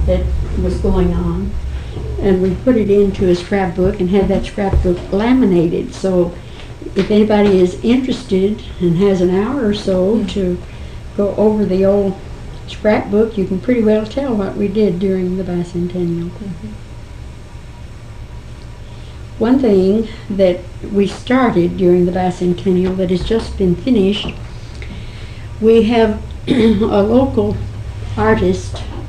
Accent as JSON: {"language": "English", "region": "Kentucky", "country": "United States", "tie": "born or raised there", "said": "I was born in Grant County."}